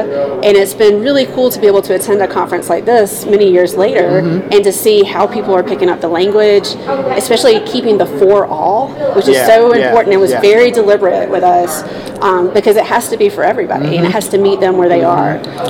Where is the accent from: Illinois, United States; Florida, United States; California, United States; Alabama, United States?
Alabama, United States; I'm from South Alabama.